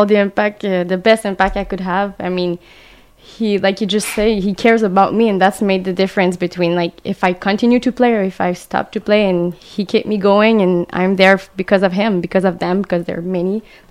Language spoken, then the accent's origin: English; Aylmer, Quebec, Canada; I grew up in a town. It's called Elmer. It's near Ottawa.